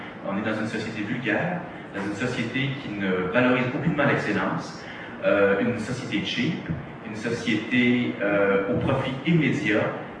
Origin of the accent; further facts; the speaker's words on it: Quebec, Canada; je suis Québécois et je ne sais plus qui je suis. Donc, je suis autant Européen qu'Américain.